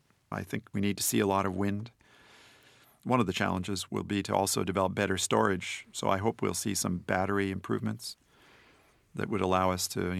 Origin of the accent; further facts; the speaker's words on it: United States; So, as an American, a profligate energy user, United States uses 25% of world energy.